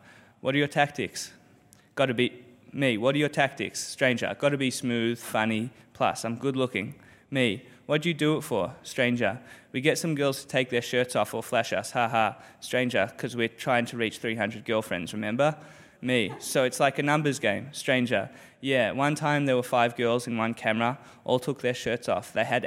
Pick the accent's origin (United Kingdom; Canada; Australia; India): Australia; now in New York, United States; Where are you from? Me. Australia, but I'm in New York.